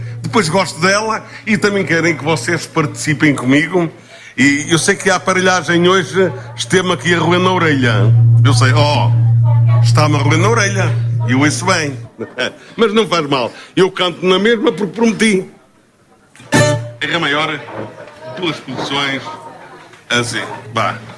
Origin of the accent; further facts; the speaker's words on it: Braga, Portugal; Eu sou um minhoto e, como tal, transporto na alma a alegria que o Minho tem. É verdade. Sou de Braga. Eu sou de Braga. Minho, claro. Tenho muito orgulho nisso.